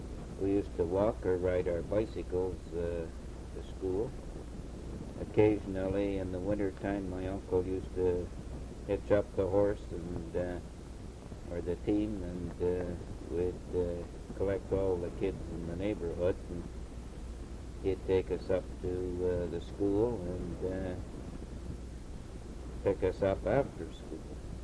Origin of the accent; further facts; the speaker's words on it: Bella Coola, British Columbia, Canada; also born or lived in Vancouver Island; we were moved to Bella Coola. And our grandparents raised us. And that's where I attended all my school years.